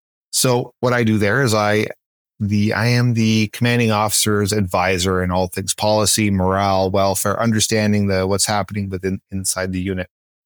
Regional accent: Canada; If you haven't figured out, I'm a Canadian.

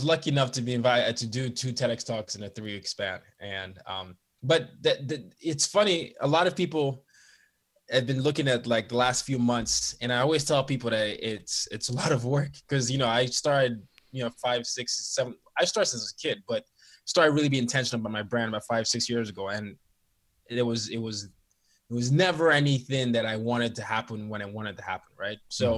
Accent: Nigeria; I'm a Nigerian, and I grew up in 5 countries and 4 continents.

